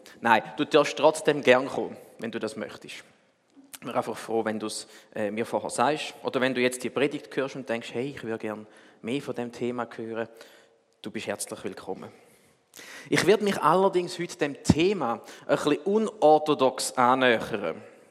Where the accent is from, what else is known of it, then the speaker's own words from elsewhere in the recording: Thurgau, Switzerland; Aber ich komme aus dem Thurgau, ich habe nichts dafür, es liegt mir im Blut.